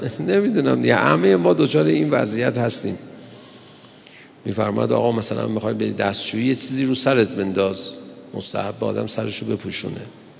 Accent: Iran; نه ما میدونی ایرانی هستیم

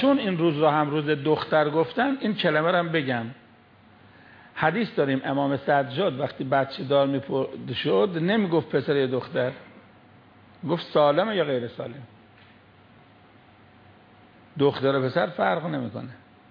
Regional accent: Iran; born there; خدا رو شکر ما تو ایران متولد شدیم.

